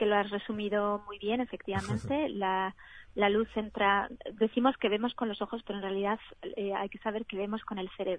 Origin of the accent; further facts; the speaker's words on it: Spain; moved away as an adult; now in France; yo soy española, estudié farmacia en España, como muy bien han dicho, hice allí mi tesis de doctorado y en 2014 me vine a investigar a Francia y desde entonces estoy aquí, en Francia.